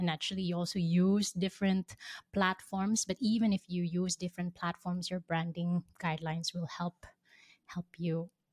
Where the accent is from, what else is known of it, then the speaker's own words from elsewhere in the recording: Philippines; my co-founders and I, we come from the Philippines. And in our island, in our beautiful island